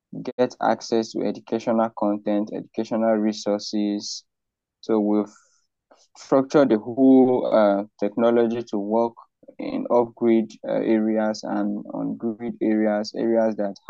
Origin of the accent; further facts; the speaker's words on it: Benue, Nigeria; from Nigeria, Benue State in Nigeria.